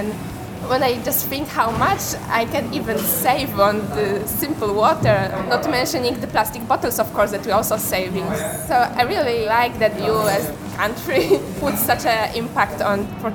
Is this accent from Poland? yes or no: yes; Gdańsk, Pomeranian Voivodeship, Poland; English is a second language; now in Ljubljana, Slovenia; I come from Gdańsk, so